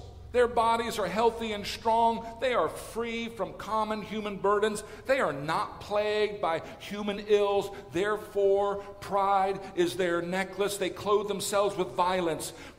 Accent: Missouri, United States; he's an artist in my hometown in Missouri

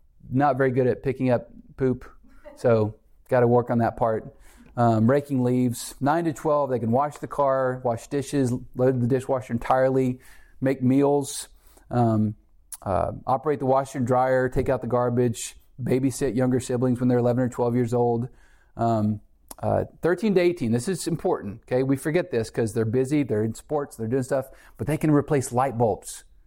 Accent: Texas, United States; We would go out to the farm and wonderful place where we grew up in Texas.

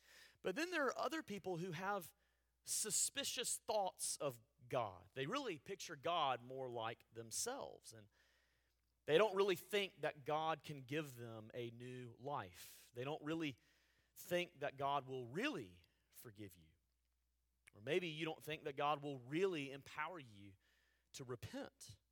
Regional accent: Montgomery, Alabama, United States; Growing up in Montgomery, Alabama, and having a dad from Mobile, I often went down to the beach, down to the Gulf of Mexico

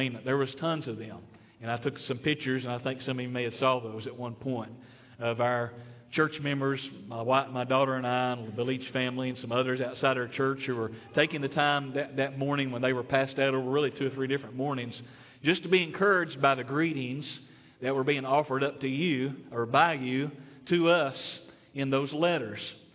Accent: Tennessee, United States; they always think I'm from Texas. And I say, I'm not from Texas. I'm from Tennessee.

